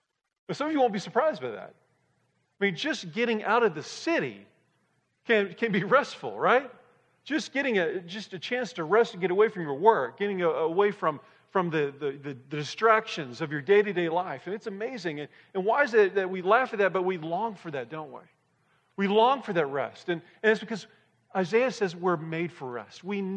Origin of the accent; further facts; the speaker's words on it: Texas, United States; I'm originally from Texas